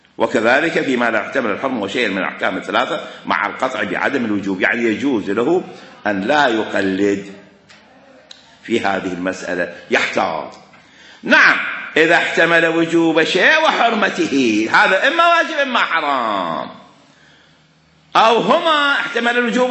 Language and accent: Arabic; Iraq; now in Egypt; انا في مصر، انا عراقي في مصر